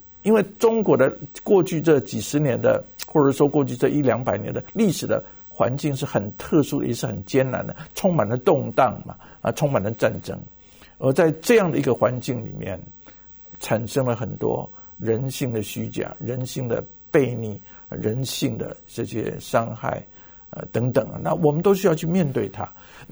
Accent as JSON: {"language": "Chinese", "country": "Taiwan", "tie": "born or raised there", "said": "像我从小在台湾长大啊"}